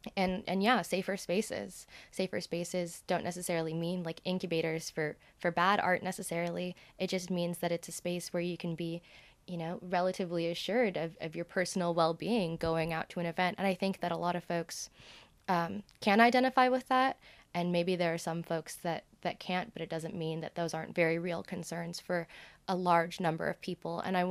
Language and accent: English; California, United States; So what comes to mind is like the Showcase Theater that I grew up going to in Southern California, just like off the top of my head.